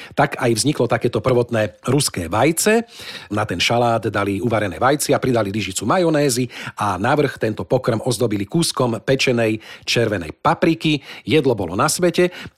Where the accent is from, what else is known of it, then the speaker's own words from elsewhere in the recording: Zvolen, Banská Bystrica Region, Slovakia; Neviem, či ho teda u nás vo Zvolene mali